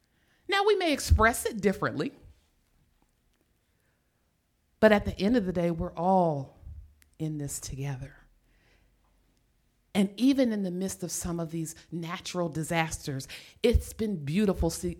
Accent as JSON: {"language": "English", "region": "Ohio", "country": "United States", "said": "I'm from Ohio."}